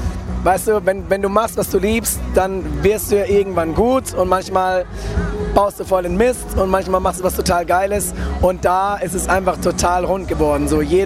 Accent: Gondelsheim, Baden-Württemberg, Germany; also born or lived in Bretten; Aus dem Kraichgau. Ich bin in Bretten geboren und in Gondelsheim aufgewachsen. Und dann war ich ziemlich viel unterwegs und bin tatsächlich wieder im Kraichgau gelandet, seit einigen Jahren in Eppingen.

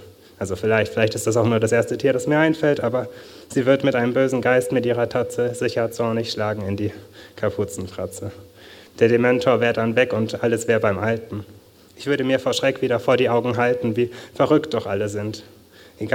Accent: Würzburg, Bavaria, Germany; Ja, ich komme aus Würzburg und wurde halt hier eingeladen

